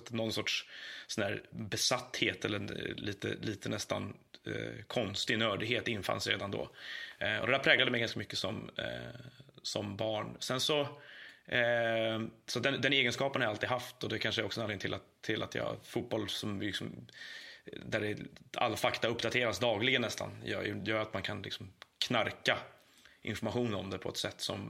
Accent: Stockholm, Stockholm County, Sweden; Jag är uppvuxen i Stockholm, bodde på Södermalm och på ute i Nacka och på Lidingö, och slutligen när jag var ganska liten flyttade vi till Gärdet där jag har vuxit upp.

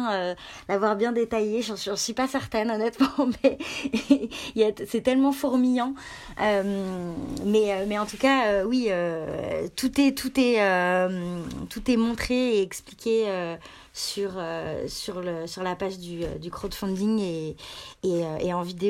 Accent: Annecy, Auvergne-Rhône-Alpes, France; J'ai grandi à Annecy, donc dans un coin en Rhône-Alpes où on est très skate, snowboard et compagnie.

